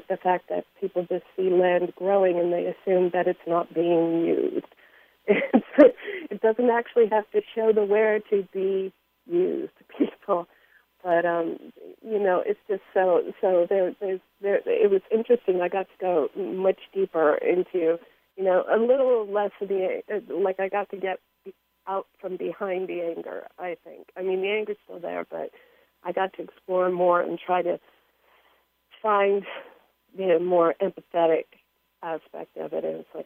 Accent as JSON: {"language": "English", "region": "Ontario", "country": "Canada", "tie": "born or raised there", "said": "my mother's reservation is Six Nations. It is directly adjacent to the hometown where I grew up, and we spent our weekends on the res and everything. But my dad's Jamaican, so we kind of had to move off"}